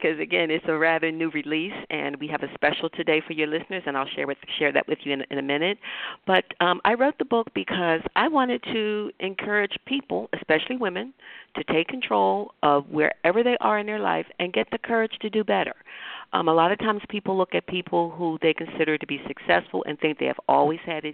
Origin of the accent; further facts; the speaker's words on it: Philadelphia, Pennsylvania, United States; I grew up in West Philadelphia, and at that time it was a nice working-class neighborhood.